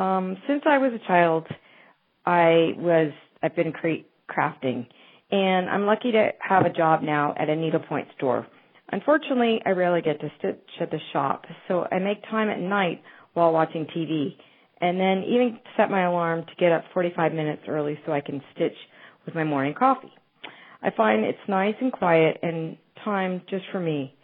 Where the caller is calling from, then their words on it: Millbrae, California, United States; I'm calling from Millbrae, California.